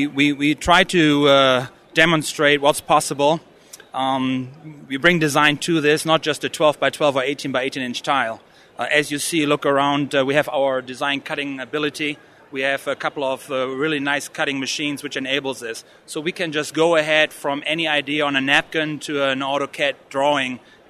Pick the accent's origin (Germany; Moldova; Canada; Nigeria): Germany; now in Florence, United States; I moved over here from Germany in 1995, overtook one of the old Robbins factories over there. And it was quite a challenge for me from Germany